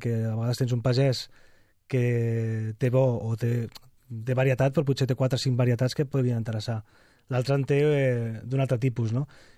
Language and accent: Catalan; Sant Boi de Llobregat, Catalonia, Spain; jo sóc de Sant Boi, vaig néixer allà